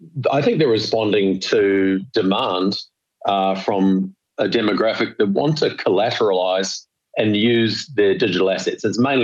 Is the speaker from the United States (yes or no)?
no; New Zealand; As a Kiwi, I'm seeing a lot of chatter from across the ditch saying, come and relocate to New Zealand